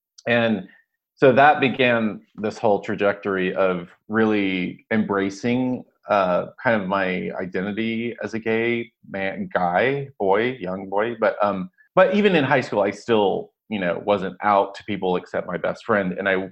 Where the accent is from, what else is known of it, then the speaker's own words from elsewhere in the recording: Dallas, Texas, United States; Yeah, I mean, I grew up in Dallas, Texas, as you know, and I grew up in a large Catholic family.